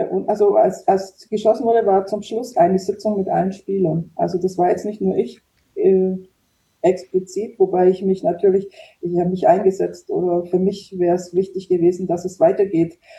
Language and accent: German; Baden-Württemberg, Germany; ich war eben aus der Nähe Ulm